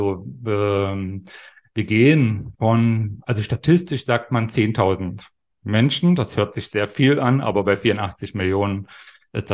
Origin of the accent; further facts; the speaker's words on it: Brandenburg, Germany; weil ich bin ja ein Kind der DDR sozusagen, bin 72 in der DDR in Brandenburg geboren und dann war ich 1990 war ich dann 18